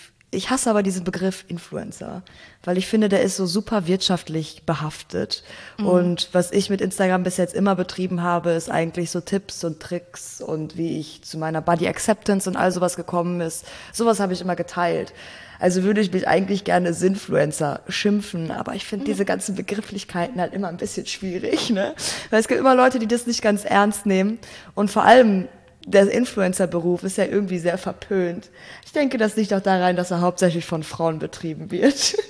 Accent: Gelsenkirchen, North Rhine-Westphalia, Germany; now in Berlin, Germany; für mich als Mädchen aus Gelsenkirchen und auch als Türkin, die irgendwie ein bisschen anders ist als alle anderen Türkinnen, die ich bis jetzt kennengelernt hatte, in Berlin ist es wieder anders

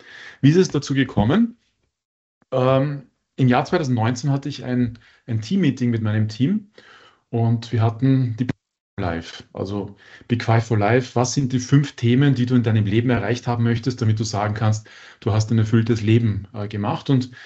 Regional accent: Vienna, Austria; born there; now in Linz, Austria; Ja, ich bin Deutscher eigentlich. Hört man jetzt vielleicht nicht so sehr von meinem Akzent. Und ich bin in Wien geboren.

